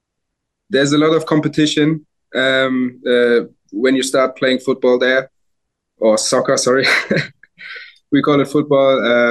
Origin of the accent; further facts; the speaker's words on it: Nuremberg, Bavaria, Germany; also born or lived in Berlin, Germany; Yeah, I was born in Berlin. And then when I was like a year old, we moved to Nuremberg. Yeah, it's also a city in Germany. And I grew up there until I was seven.